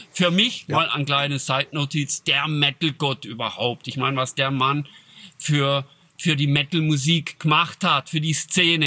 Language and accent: German; Switzerland; aber bei uns in Schweiz, der Deutsch, gibt's das.